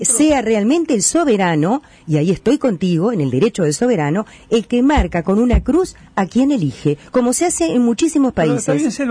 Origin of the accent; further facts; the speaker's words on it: Uruguay; como uruguayos que supimos vanguardizar el tema de los derechos hace muchos años